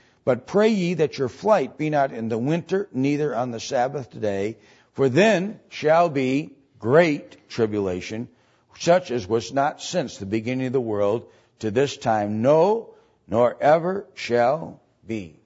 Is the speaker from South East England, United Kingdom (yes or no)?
no; Wales, United Kingdom; remember the background, and I'm Welsh, the background of the Welsh people was the red dragon.